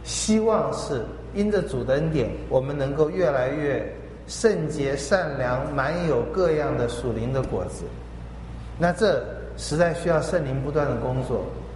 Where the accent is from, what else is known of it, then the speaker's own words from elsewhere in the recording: China; 就我们中国人本来就是很现实的民族，一切以利为出发点